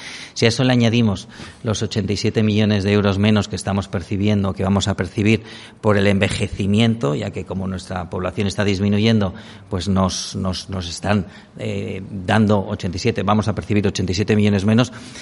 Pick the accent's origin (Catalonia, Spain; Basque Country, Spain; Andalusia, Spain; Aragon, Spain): Aragon, Spain; ni siquiera como aragonés, como español